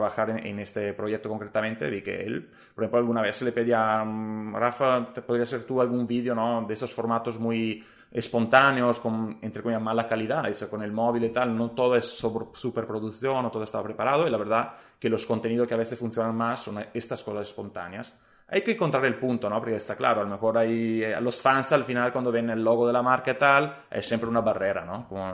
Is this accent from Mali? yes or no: no; Italy; accent: Italian; first language Italian; Spanish is a second language; Ya llevo como más de 12 años en Barcelona. Y ya es como me costaría decirte si soy italiano, catalano, español. He vivido también en otros sitios.